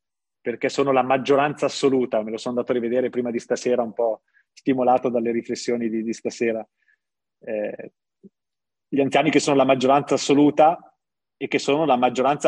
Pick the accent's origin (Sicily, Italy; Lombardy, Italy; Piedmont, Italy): Lombardy, Italy; Lodi; io vengo da Lodi, che è un piccolo centro per certi versi simile